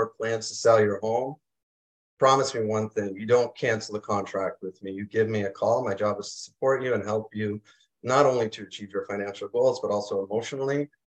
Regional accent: Halifax, Nova Scotia, Canada; I'm born and raised in Halifax, Nova Scotia. I moved up here to do my master's in business.

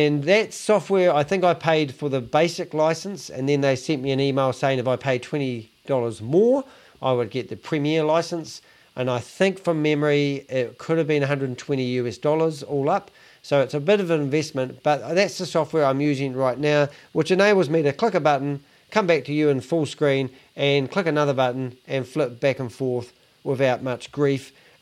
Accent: Christchurch, Canterbury, New Zealand; used to have meetings in the morning, 7:30 and 9:30 in the morning, in different bars and cafes in my hometown, Christchurch.

